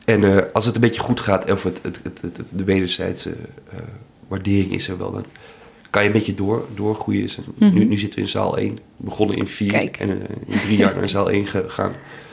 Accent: Amsterdam, North Holland, Netherlands; Ik ben een Amsterdammer

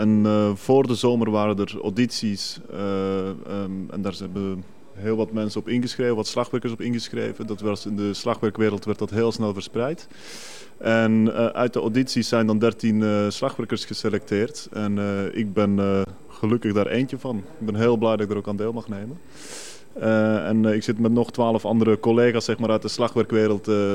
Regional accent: Belgium; En ik ben Belg zelf.

